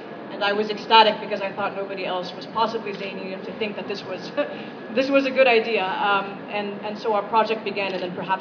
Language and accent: English; Gaza Strip, Palestine; also born or lived in Arabian Gulf; now in United States; I grew up largely in the Arabian Gulf, summering in Gaza all the time, retaining residency there, moved to the United States, continued to commute back and forth.